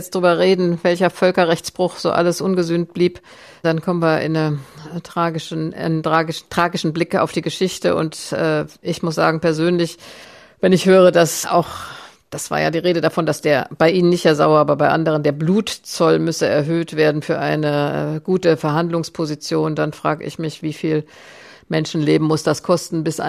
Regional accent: Germany; ich werde nicht für Ukrainer entscheiden, sondern ich entscheide ja als Deutsche meine Position.

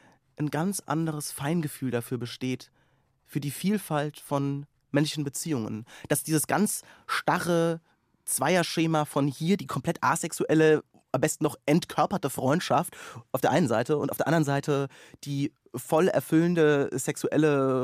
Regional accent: Rhineland-Palatinate, Germany; ich bin in einem sehr kleinen Dorf aufgewachsen mit 150 Einwohnern. Also das ist wirklich... Also denkbar kuhkaffig.

